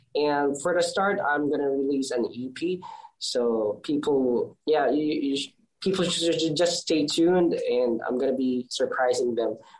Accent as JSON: {"language": "English", "town": "Manila", "region": "Metro Manila", "country": "Philippines", "said": "I'm from Manila. It's the Luzon, or the kind of north part of the Philippines."}